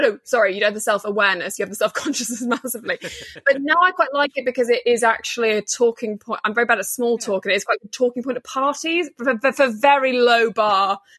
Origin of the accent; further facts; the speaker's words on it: North West England, United Kingdom; also born or lived in Liverpool; grew up in northwest Cheshire. Right. So that, which is sort of like nondescript. That's like nondescript north that no one can ever place. But not in the, I'm just being very clear, not in the posh part